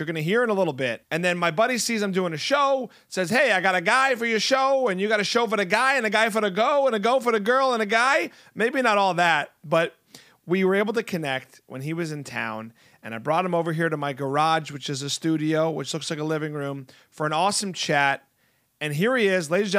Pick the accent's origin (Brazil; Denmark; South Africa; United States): United States; Northeast; I like the Boston accent, maybe because I'm from the Northeast.